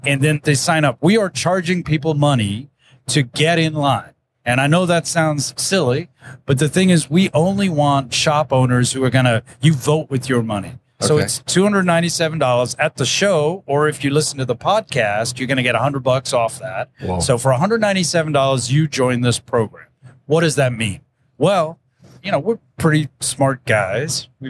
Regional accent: South Africa; We grew up in South Africa and my dad was an industrial psychologist.

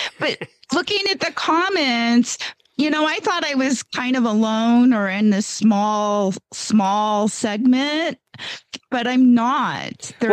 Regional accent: Gardnerville, Nevada, United States; from Gardnerville, Nevada

